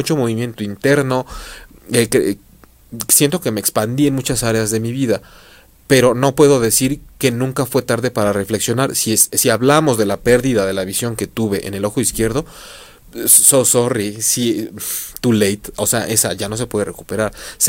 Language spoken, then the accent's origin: Spanish; Mexico City, Mexico; accent: chilango; Si alguien me está escuchando y es de la Ciudad de México, ha de haber dicho ahorita cómo habla como chilango, ¿no?